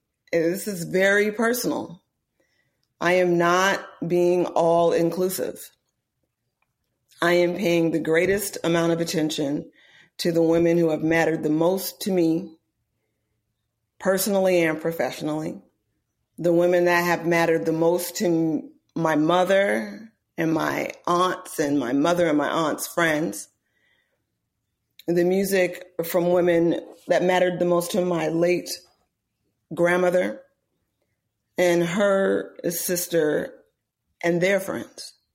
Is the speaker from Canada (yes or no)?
no; Oakland, California, United States; And I do have being from the great city of Oakland to thank for that.